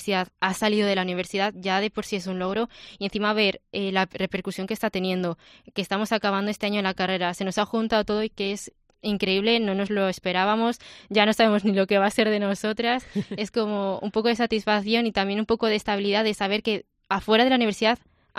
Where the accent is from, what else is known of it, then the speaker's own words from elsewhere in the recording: Valladolid, Castile and León, Spain; somos cuatro vallisoletanas que estamos aquí